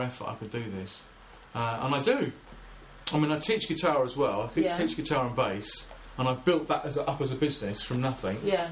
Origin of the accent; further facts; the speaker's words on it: Shepperton, South East England, United Kingdom; also born or lived in London; now in Eastleigh, United Kingdom; So I'm from Shepperton, and then I moved into London for a while, and then I met my wife who lives in Eastleigh, and so I moved down to Eastleigh.